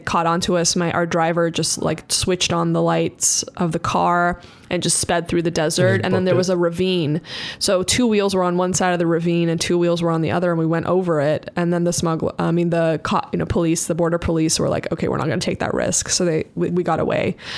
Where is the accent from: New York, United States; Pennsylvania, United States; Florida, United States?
New York, United States; born there; I mean, I was born in New York as an anchor baby in 1979 when the, you know, the revolution happened in Iran.